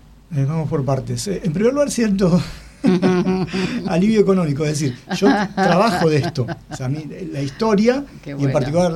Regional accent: Santiago de Compostela, Galicia, Spain; born there; en Santiago de Compostela

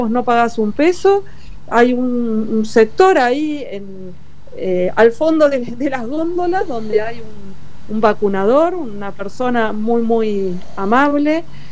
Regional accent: Argentina; para los que venimos de Argentina y tenemos que volver

